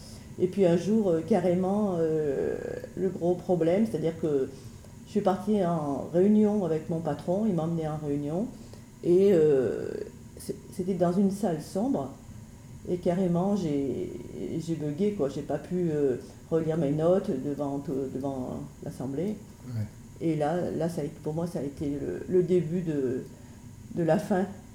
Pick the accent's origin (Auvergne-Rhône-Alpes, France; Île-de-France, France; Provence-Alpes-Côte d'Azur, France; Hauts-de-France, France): Auvergne-Rhône-Alpes, France; Grenoble; born there; moi je suis née à Grenoble, ouais. Il y a déjà un petit nombre d'années.